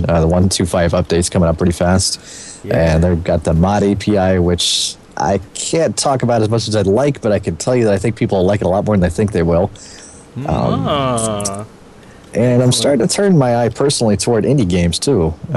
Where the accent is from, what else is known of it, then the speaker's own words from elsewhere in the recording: Waco, Texas, United States; Waco, Texas. Funny enough.